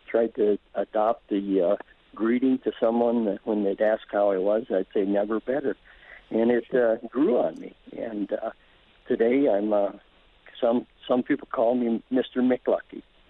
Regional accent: Ireland; I'm Irish, and this is kind of timely.

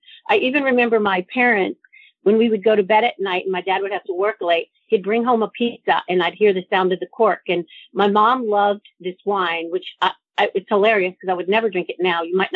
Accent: Mooreville, Louisiana, United States; also born or lived in Lake Charles, United States; I was born in Lake Charles. I didn't live there very long. My parents moved, but their family settled in Mooreville, Louisiana. It's kind of in northern Louisiana, near Marksville.

